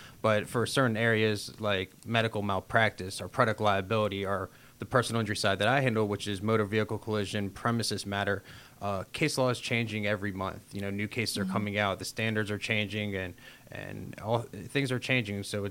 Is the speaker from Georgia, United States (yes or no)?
yes; Sandy Springs, Georgia, United States; and I'm from here, I'm from Sandy Springs, at a very low pay